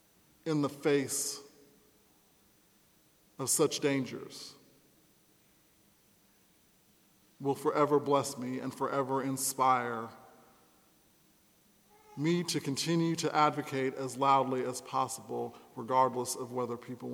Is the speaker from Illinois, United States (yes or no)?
yes; Urbana-Champaign, Illinois, United States; My experience at the UN ended up earning me an invitation back to my hometown at the University of Illinois at Urbana-Champaign, where I gave the keynote speech and did a workshop.